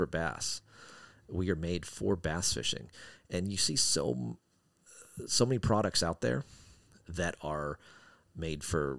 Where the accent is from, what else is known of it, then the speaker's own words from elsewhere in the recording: Wyoming, United States; I grew up in Wyoming, and I remember as a kid always having those, you know, my mom sending me out to play in the snow, right?